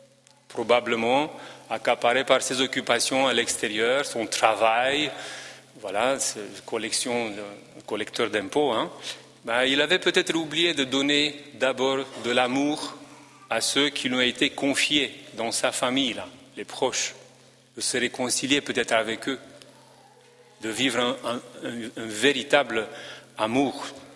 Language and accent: French; Romania; Moi, quand j'entends en tant que Roumain l'expression